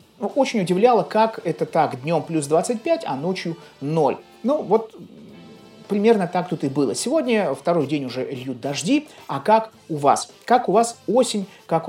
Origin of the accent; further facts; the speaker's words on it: Saint Petersburg, Russia; Но обычно он выходил из моего родного города Санкт-Петербурга.